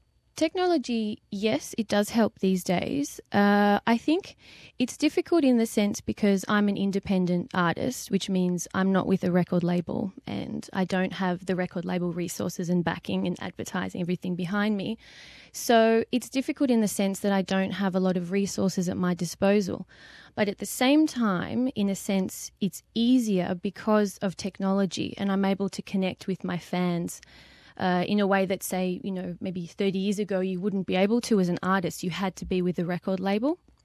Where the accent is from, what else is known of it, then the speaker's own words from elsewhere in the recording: Australia; also born or lived in France; I mean, I am Australian, but I'm very passionate about French music.